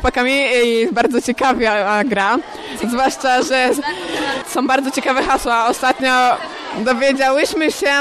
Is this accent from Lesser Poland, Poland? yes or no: no; Lipe, Greater Poland Voivodeship, Poland; Ja z Lipego, to też jest koło Kalisza.